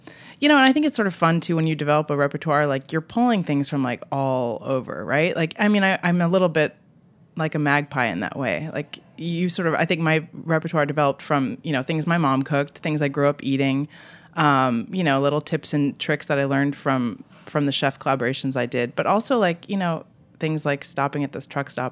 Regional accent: Vermont, United States; moved away as an adult; also born or lived in Boston, Massachusetts; now in California, United States; I grew up in Vermont and I lived in Boston for about 5 years after college and then moved to California about 15 years ago. So it's funny, I still think of myself very much as a New Englander.

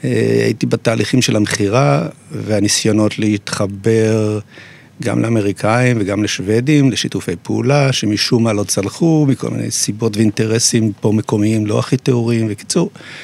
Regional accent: Jerusalem, Jerusalem District, Israel; למרות שאני ירושלמי ולא ראו בתקופה הזו הרבה מטוסים בירושלים, לפני 67

